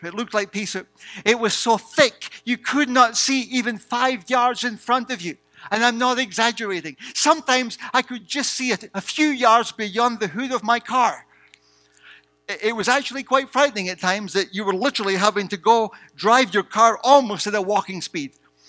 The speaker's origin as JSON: {"language": "English", "region": "Scotland", "country": "United Kingdom", "tie": "born or raised there", "said": "I was brought up in Scotland and we used to live there, right on the coast, by the North Sea. It was a very beautiful place. Across the water, we could literally see Edinburgh Castle."}